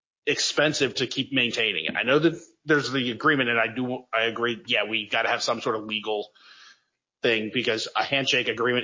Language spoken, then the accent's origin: English; Virginia, United States; Now, I'm not from Ohio. I grew up in Virginia.